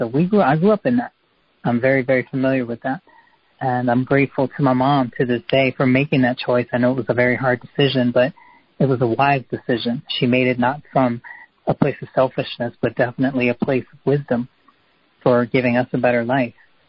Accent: Harrisburg, Pennsylvania, United States; Well, I'm from Pennsylvania, Harrisburg, Pennsylvania. Most people are not familiar with that. It's literally the capital of Pennsylvania, but most people think Philly or Pittsburgh is, when in actuality it's Harrisburg.

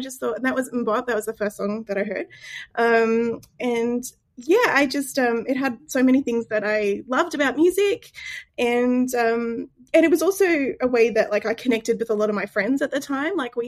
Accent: Gold Coast, Queensland, Australia; So I'm in Australia like you are, and I grew up in Queensland on the Gold Coast.

